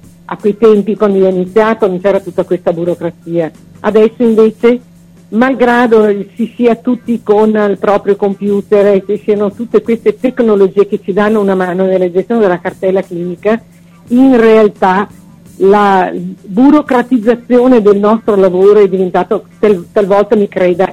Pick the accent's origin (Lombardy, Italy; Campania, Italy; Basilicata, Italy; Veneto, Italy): Veneto, Italy; Montebello; procedendo al mio lavoro a Montebello, che è il mio paese ed è il paese dove sono nata, tra l'altro, non solo dove abito, ma anche dove sono nata.